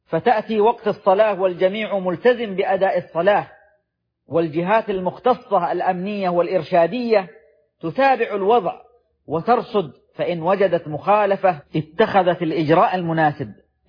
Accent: Saudi Arabia; في بلادنا السعودية

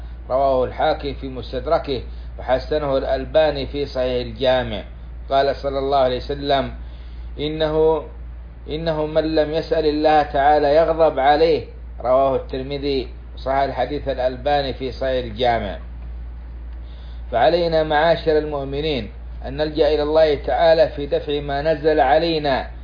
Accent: Saudi Arabia; بلادنا السعودية

